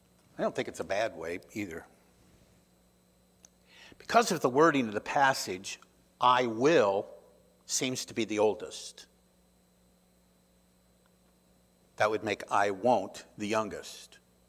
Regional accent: Indianapolis, Indiana, United States; Here's a city boy. Okay, I grew up in Indianapolis, all right

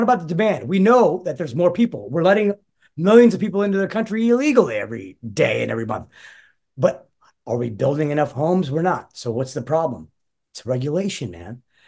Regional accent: Florida, United States; Growing up in Florida, and I played sports. I played baseball and football. And one of the only things that that we feel like we're missing in Florida is that we didn't get to play high school hockey, man.

